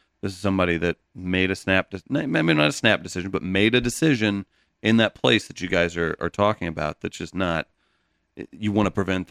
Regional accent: Farmington, Missouri, United States; I'm from Farmington, Missouri.

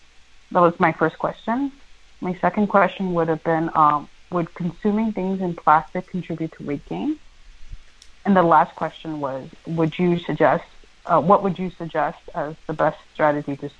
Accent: New York, United States; I'm from New York.

